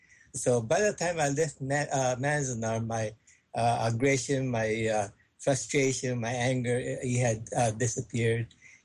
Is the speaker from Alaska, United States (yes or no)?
no; Florin, California, United States; I was born and raised in Florian, that's a suburb, I mean, not suburb, but rural area near Sacramento.